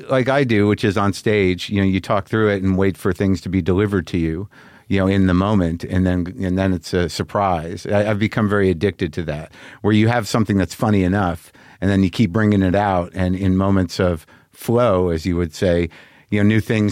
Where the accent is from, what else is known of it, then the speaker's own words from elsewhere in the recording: Albuquerque, New Mexico, United States; I grew up in Albuquerque.